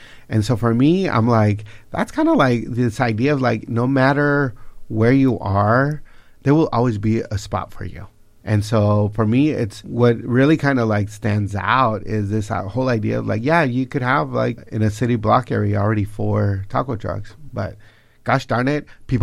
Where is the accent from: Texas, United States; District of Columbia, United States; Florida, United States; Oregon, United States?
Texas, United States; El Paso; now in Austin, United States; We're both from El Paso. But, Austin's my home.